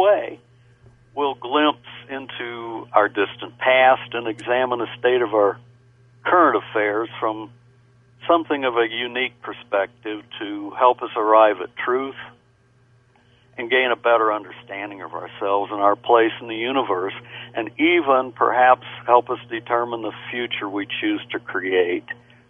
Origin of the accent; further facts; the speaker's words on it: Roswell, New Mexico, United States; Roswell, when I was growing up there, was a quiet, peaceful, sleepy at times, little southwe